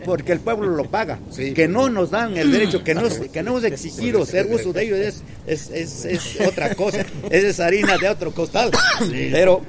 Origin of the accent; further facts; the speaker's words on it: Oaxaca, Mexico; moved away; soy zapoteco de la Sierra Norte del Estado de Oaxaca, y tenemos 50 años en el radicando acá, un poco más.